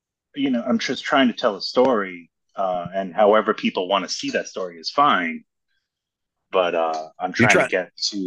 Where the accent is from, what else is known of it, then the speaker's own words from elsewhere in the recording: Brooklyn, New York, United States; also born or lived in Long Island; I grew up in Long Island and Brooklyn together.